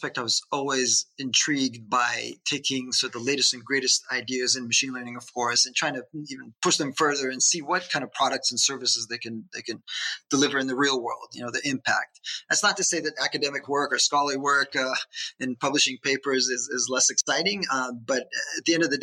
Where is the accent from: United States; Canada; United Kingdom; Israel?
Israel; I born and raised in Israel.